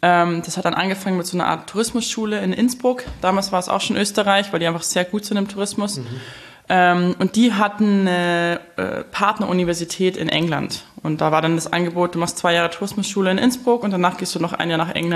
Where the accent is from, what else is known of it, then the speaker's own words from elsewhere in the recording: Murnau am Staffelsee, Bavaria, Germany; Aus Oberbayern, Murnau am Staffelsee.